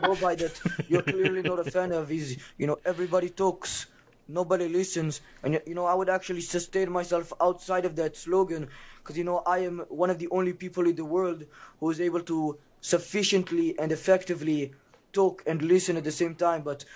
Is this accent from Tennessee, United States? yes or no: no; California, United States; I'm definitely from California.